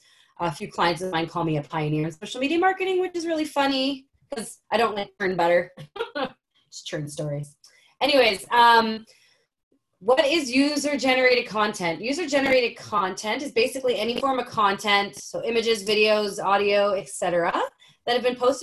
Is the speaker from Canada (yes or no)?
yes; Winnipeg, Manitoba, Canada; I'm from Winnipeg. I went to school for public relations at the University of Winnipeg. I worked for Lululemon for about 3.5 years and worked in Winnipeg, Edmonton, moved to Vancouver